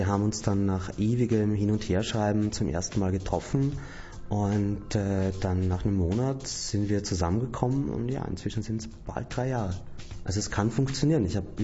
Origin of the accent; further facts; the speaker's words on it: Bad Sauerbrunn, Burgenland, Austria; Und am Land, gerade so Bad Sauerbrunn, 3000 Einwohner, wo ich herkomme